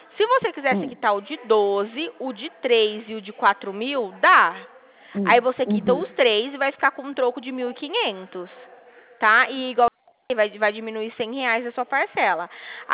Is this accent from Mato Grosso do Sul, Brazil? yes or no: no; Dracena, São Paulo, Brazil; Eu também sou de Dracena.